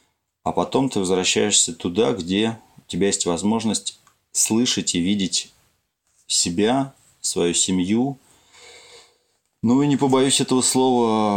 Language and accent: Russian; Moscow, Russia; born there; я родился в Москве, но в Смоленской области я влюбился в 86-м году.